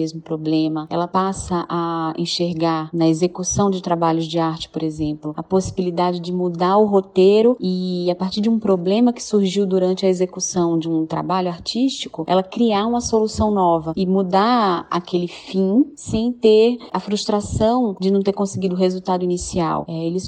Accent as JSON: {"language": "Portuguese", "region": "Pernambuco", "country": "Brazil", "moved": "as an adult", "lives_now": "São Paulo, Brazil", "said": "Eu sou pernambucana, há quase 10 anos em São Paulo, mas não perdi nada do meu sotaque."}